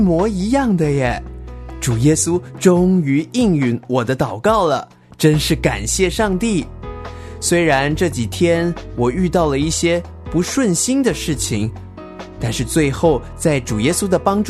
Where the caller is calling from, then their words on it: Shandong, China; 我是来自山东的热心听友，